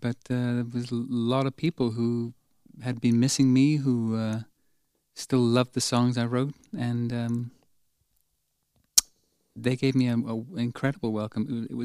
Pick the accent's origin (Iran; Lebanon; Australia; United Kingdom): United Kingdom; England; moved away as an adult; now in California, United States; I mean, I think I still have a lot of English roots, but I do like California. I like the lifestyle in California.